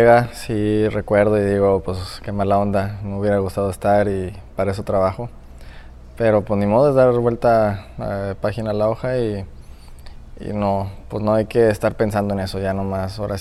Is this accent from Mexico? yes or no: yes; Mexico